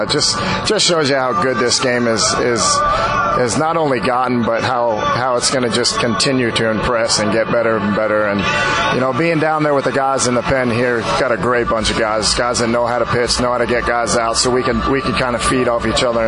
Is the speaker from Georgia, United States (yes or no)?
no; New York, United States; also born or lived in Texas; now in Tennessee, United States; Well, I grew up, born in Texas, grew up in New York. I reside in Tennessee now. But growing up in New York, yeah, I played a lot of sports.